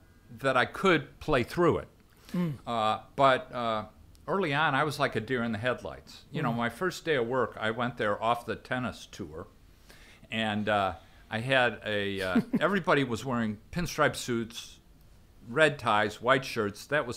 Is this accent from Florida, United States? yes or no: no; Chicago, Illinois, United States; I grew up in Chicago and migrated to the corporate world very early on.